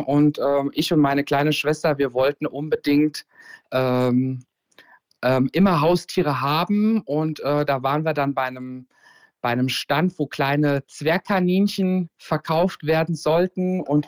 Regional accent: Hesse, Germany; Also ich bin ganz wunderbar auf dem Land aufgewachsen tatsächlich, und zwar in dem wunderbaren Lahn-Dill-Kreis. Das ist das Dreiländereck in Hessen, und bin bei meiner Mama und bei meinen Großeltern aufgewachsen

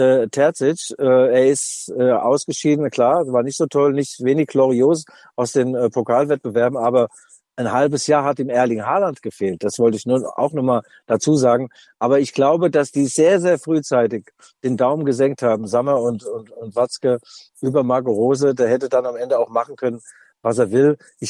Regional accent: Leipzig, Saxony, Germany; Ich bin aus Leipzig

